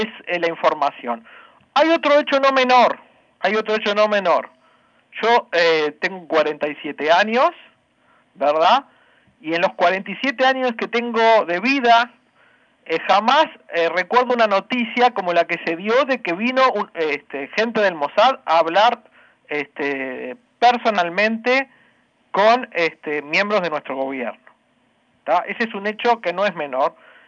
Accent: Uruguay; es lo que nos pasa a los uruguayos, porque a los uruguayos, no tanto como la Argentina, acá es un país de mucha cultura política

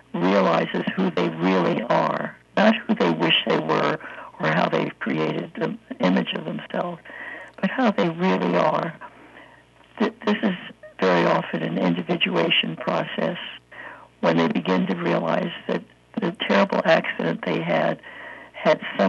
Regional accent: East Coast, United States; When I was a little girl, I was raised on the Atlantic coast, on the East Coast, and I swam in the Atlantic Ocean.

